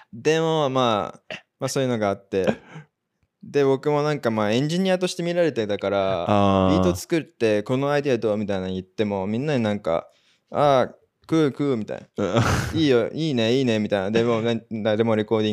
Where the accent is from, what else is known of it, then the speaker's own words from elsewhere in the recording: Fukuoka, Japan; 同じ福岡出身だよみたいな、